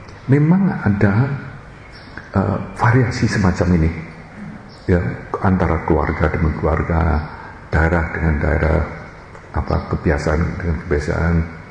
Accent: Indonesia; born there; saya yang dilahirkan di Indonesia ya, waktu ke Australia

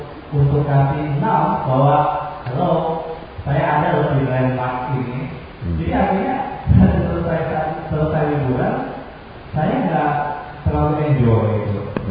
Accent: Manado, North Sulawesi, Indonesia; Saya memakan segalanya karena saya dari Manado.

